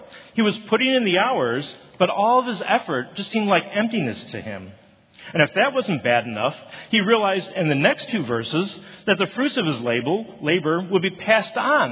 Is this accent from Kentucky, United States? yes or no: no; Buffalo, New York, United States; I grew up in Buffalo, New York, which is famous for storms that sort of blow in off of Lake Erie.